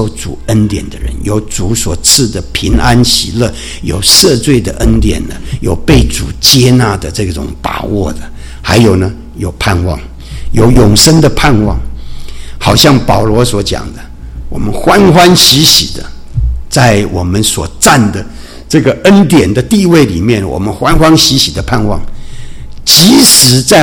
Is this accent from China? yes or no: yes; China; 我们其实中国人讲的五福啊